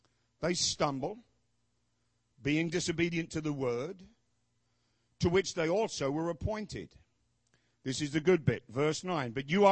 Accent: London, United Kingdom; oh, we're from London, England.

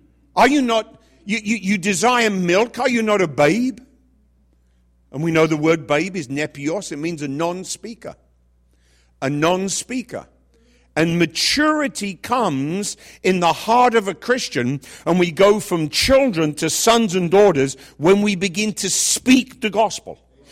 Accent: England, United Kingdom; Growing up in England

